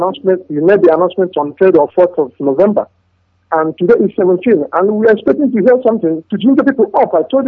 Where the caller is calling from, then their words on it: China; Like I said before, I am calling from China, and I have some Amari in the East Local Government area of Imo State.